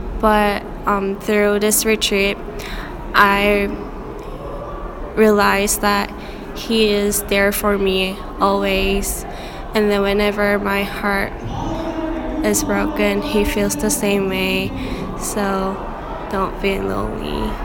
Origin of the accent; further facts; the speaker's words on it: Charlotte, North Carolina, United States; I'm a sophomore in high school, and I'm from Charlotte.